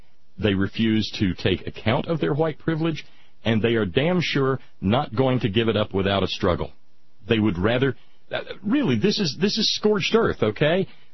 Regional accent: the South, United States; and as I know, having grown up in the South

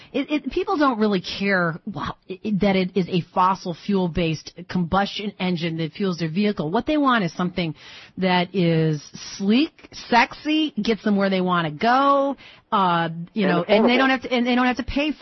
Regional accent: Detroit, Michigan, United States; I don't know how much you know about me, but I live in Detroit. I'm from Detroit.

